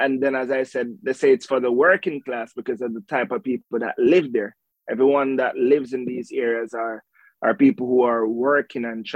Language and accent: English; Montego Bay, Saint James Parish, Jamaica; But I grew up in Montego Bay, Jamaica.